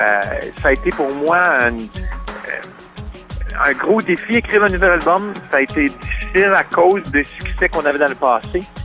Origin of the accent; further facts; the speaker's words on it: Ontario, Canada; Moi, quand j'étais jeune, j'ai grandi en Ontario, j'ai consommé beaucoup de musique en anglais.